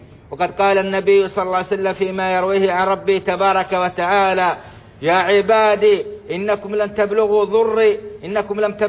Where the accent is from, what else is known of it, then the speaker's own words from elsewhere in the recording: Saudi Arabia; اللهم أدم على بلادنا السعودية أمنها وإيمانها وقيادتها والخيرات في أرجائها وسائر أوطان المسلمين